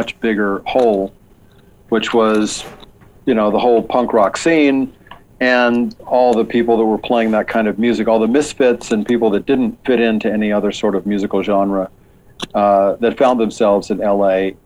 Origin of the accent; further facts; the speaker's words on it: Baltimore, Maryland, United States; I grew up in Baltimore. I'd lived there since I was in like second grade.